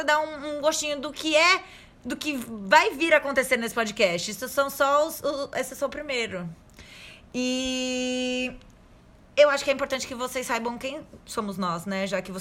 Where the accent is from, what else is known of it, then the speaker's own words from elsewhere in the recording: Guarujá, São Paulo, Brazil; E eu moro no Guarujá. Sou do Guarujá, mas moro... Não sei mais onde eu moro.